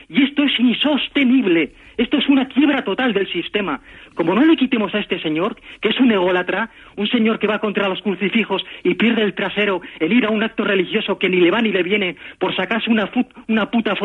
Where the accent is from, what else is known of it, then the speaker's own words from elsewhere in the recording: San Sebastián, Basque Country, Spain; que es de mi tierra, que es de San Sebastián